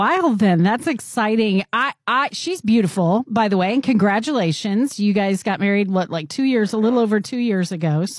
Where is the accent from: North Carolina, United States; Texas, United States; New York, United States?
Texas, United States; now in Missouri, United States; Oh, listen, I'm from Texas. So watching you, yes, yeah. Originally, I'm from Texas. I'm in Missouri